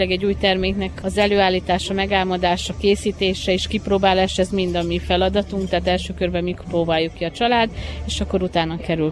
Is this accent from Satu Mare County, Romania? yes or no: yes; Satu Mare County, Romania; tehát mi Szatmár Német vagyunk